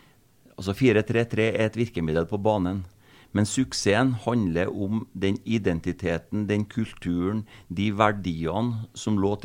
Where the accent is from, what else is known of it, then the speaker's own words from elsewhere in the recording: Trøndelag, Norway; jeg som har vokst opp I Trønders fotball, som trønder selv, og som kjenner det trønderske lynnet